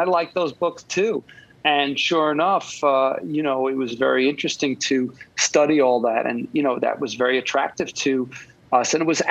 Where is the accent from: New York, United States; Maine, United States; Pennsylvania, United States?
New York, United States; Long Island; now in Manhattan, United States; I live in Manhattan, and I grew up in Long Island in a middle-class family.